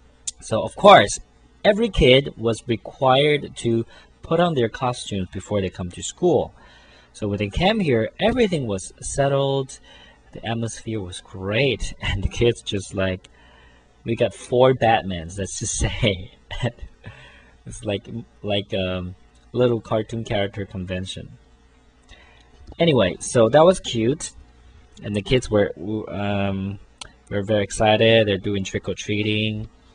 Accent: Taiwan; English is a second language; I'm an English teacher here in Taiwan, and I'm in Taiwanese.

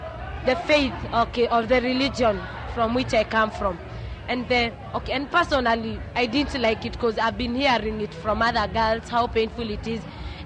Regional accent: Narok, Rift Valley, Kenya; English is a second language; I come from Kenya, from Rift Valley province, from a district called Narok. I'm a Maasai by tribe

